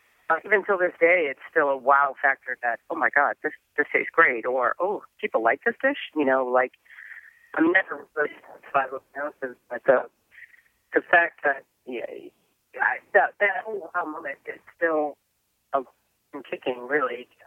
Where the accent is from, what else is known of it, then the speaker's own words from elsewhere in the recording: New England, United States; Well, because I'm from New England, so we do a lot of seafood.